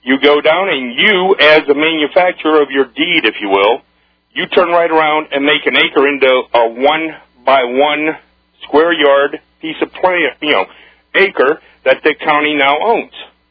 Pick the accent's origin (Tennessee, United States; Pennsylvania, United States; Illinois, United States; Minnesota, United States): Pennsylvania, United States; I got a thing here since I'm from Pennsylvania